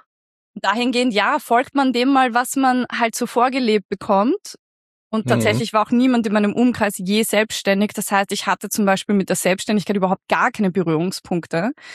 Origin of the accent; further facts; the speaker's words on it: Vienna, Austria; Also ich bin tatsächlich wirklich eine echte Wienerin. Findet man gar nicht so oft. Und ich bin in Wien geboren.